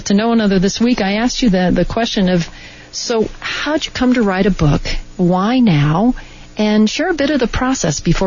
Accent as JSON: {"language": "English", "town": "Indianapolis", "region": "Indiana", "country": "United States", "tie": "born or raised there", "said": "particularly a kid growing up in Indianapolis, I used to skip school and go to the racetrack"}